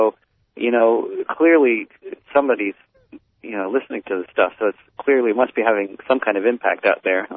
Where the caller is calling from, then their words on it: New York City, New York, United States; From New York City. We just played a gig in New York City at the Theater for a New City.